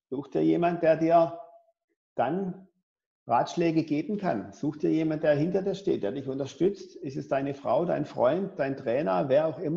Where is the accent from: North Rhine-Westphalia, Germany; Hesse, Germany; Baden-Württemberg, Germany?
Baden-Württemberg, Germany; Pforzheim; now in Berlin, Germany; ich komme ja aus dem Süden, aus Pforzheim, Stuttgarter Raum.